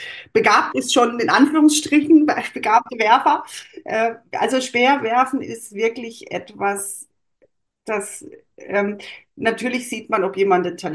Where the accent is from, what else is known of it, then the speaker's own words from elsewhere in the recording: Baden-Württemberg, Germany; ist aber im Grunde ja eine Ausfahrt vor Rust. Und da komme ich her, da bin ich aufgewachsen.